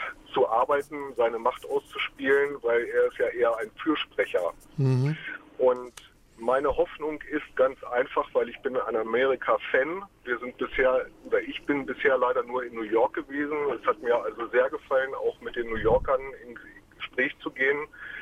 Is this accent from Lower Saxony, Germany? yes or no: yes; Hanover, Lower Saxony, Germany; Ich komme aus Hannover.